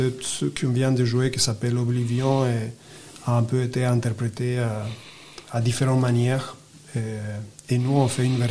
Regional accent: Argentina; Moi, je suis originaire d'Argentine.

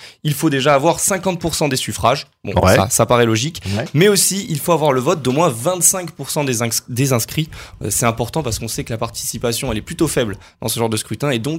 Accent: Occitanie, France; born there; je vote dans ma région natale.

